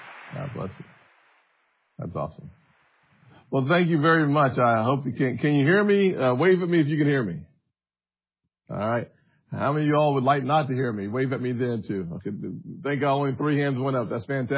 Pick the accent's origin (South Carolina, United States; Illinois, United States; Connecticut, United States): South Carolina, United States; North Charleston; I'm a kid from North Charleston, born and raised in poverty, single-parent household.